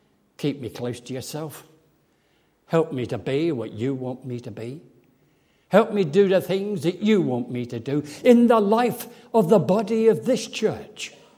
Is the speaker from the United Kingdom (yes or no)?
yes; England, United Kingdom; excuse my language, I'm an Englishman, a little old lady.